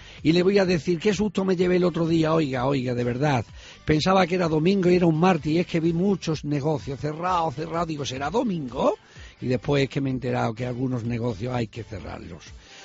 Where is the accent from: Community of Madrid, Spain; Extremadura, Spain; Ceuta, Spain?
Extremadura, Spain; Cáceres; Sí, soy de Cáceres.